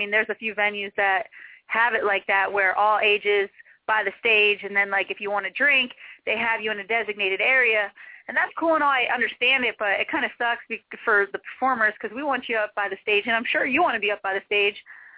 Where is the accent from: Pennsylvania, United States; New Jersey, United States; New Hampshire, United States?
Pennsylvania, United States; Philadelphia; I said, I'm from Pennsylvania. Everyone cheered. And then I said, I'm from Philly.